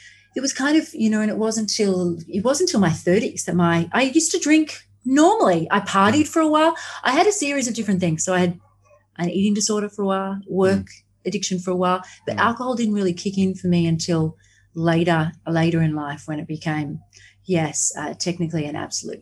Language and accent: English; Australia; I'm from Australia, if that wasn't already obvious.